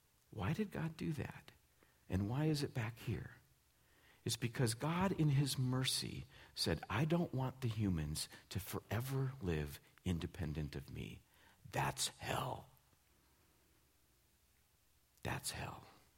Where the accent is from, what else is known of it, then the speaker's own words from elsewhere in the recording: California, United States; I grew up in California. Like, chili's not white.